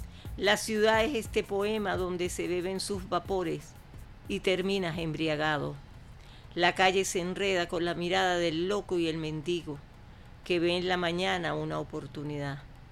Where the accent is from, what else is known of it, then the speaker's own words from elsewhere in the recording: Petare, Miranda, Venezuela; me crié en Petare y vivo en Petare y siempre digo que soy de Petare.